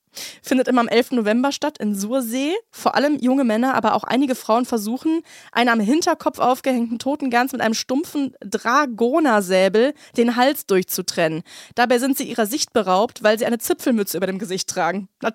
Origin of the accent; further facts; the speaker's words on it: Brilon, North Rhine-Westphalia, Germany; Ich komme aus Brilon im Sauerland, dem Geburtsort von Friedrich Merz.